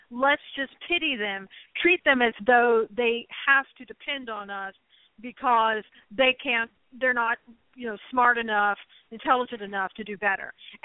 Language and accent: English; the South, United States; I grew up in the South, and I saw that, you know, a lot during my time in the South